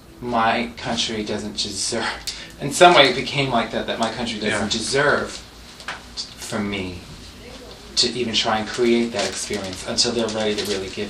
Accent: Bronx, New York, United States; Like I said, when I was growing up in the Bronx, I would have never imagined that I would be doing what I'm doing.

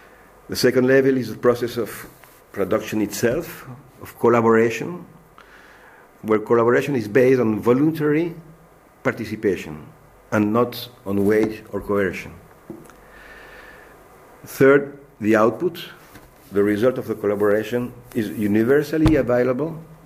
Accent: Paris, Île-de-France, France; English is a second language; I come from France, from Paris.

